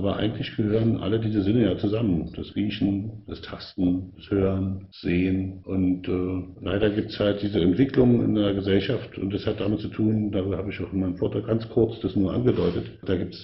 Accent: Berlin, Germany; ich komme ja aus Ost-Berlin

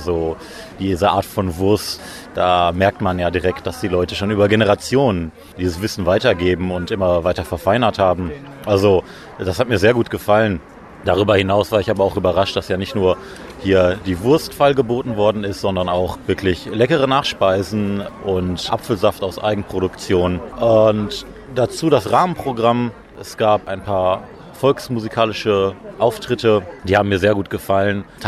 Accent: Germany; Ich komme zwar aus Deutschland, aber ich habe keine direkte Beziehung jetzt hier zum Banat.

